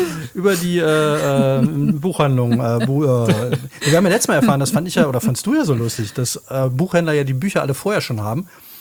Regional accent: Overath, North Rhine-Westphalia, Germany; Overath ist im Bergischen Land in der Nähe von Köln, das ist meine alte Heimat.

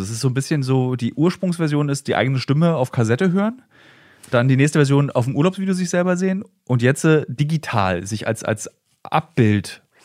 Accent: Berlin, Germany; als Berliner denkt man ja immer, eigentlich alle Clubs müssen Millionäre sein in Berlin

